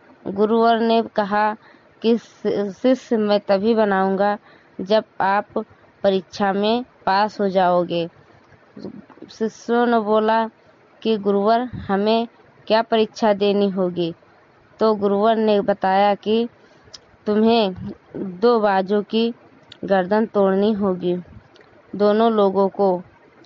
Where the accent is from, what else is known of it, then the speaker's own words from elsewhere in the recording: Hariharpur, Uttar Pradesh, India; मैं हरिहरपुर की रहने वाली हूँ, जिला सरावस्ती से।